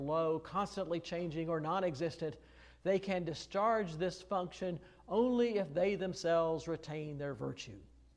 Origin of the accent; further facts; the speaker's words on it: Illinois, United States; Unfortunately, growing up in Illinois, we sing our songs differently than you folks down here sometimes sing them.